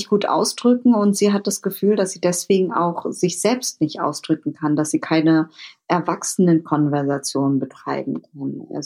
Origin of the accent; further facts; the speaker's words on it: Berlin, Germany; Ich bin auch in Berlin aufgewachsen. Ein großer Teil meiner Verwandtschaft lebt in Vietnam und Kalifornien.